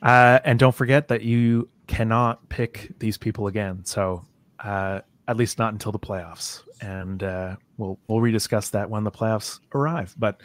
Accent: Canada; Matt, especially for us Canadians. Represent. Matt's on the farther side of the coast away from me, but we're still Canadian and we're proud of it.

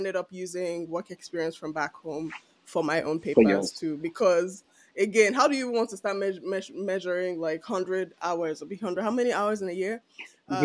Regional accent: Nigeria; And we're Nigerian, so me, I personally can only speak for Nigeria

